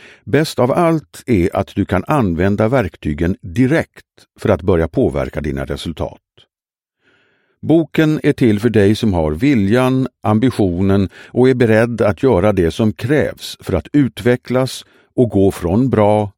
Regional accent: Norrköping, Östergötland, Sweden; Jag föddes 1973 i Norrköping och växte upp med mina föräldrar och tre syskon, varav jag är näst äldst.

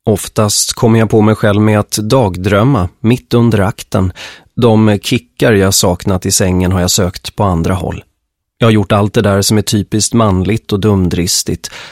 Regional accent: Tjörn, Västra Götaland County, Sweden; Jag har förträngt hur stor betydelse Tjörn har för mig. Det var där jag växte upp. Det är litet och alla känner alla.

